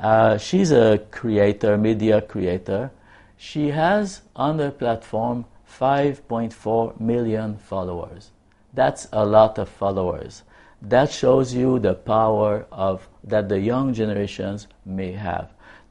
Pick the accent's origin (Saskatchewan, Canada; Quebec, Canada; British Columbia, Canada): Quebec, Canada; In my hometown in Quebec